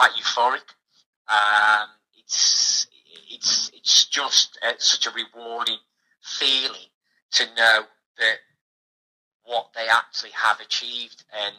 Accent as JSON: {"language": "English", "region": "England", "country": "United Kingdom", "said": "I class myself as an English Bangladeshi now"}